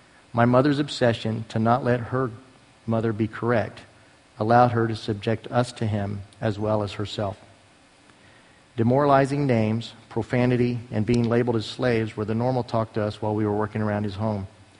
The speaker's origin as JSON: {"language": "English", "town": "San Antonio", "region": "Texas", "country": "United States", "tie": "born or raised there", "said": "I was raised in San Antonio by my parents until the age of 8, when my father, who was in the Army, went to Vietnam for a year."}